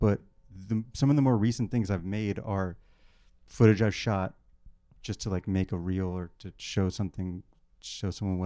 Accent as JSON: {"language": "English", "region": "Florida", "country": "United States", "tie": "born or raised there", "said": "I grew up in South Florida. I was making stuff in New York. I used to live here"}